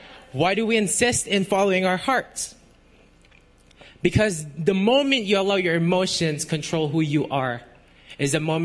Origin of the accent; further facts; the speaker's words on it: Philippines; now in Canada; I am not from Canada. So I am from the Philippines.